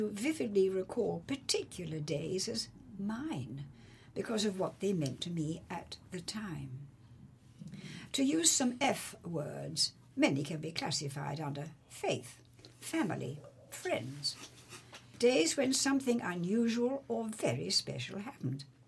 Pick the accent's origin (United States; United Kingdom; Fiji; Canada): United Kingdom; Weymouth, South West England; Growing up in Weymouth, tea on the beach, always with banana sandwiches.